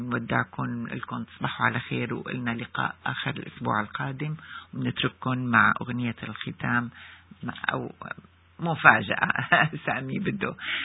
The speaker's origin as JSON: {"language": "Arabic", "country": "Syria", "said": "نحن سوريين."}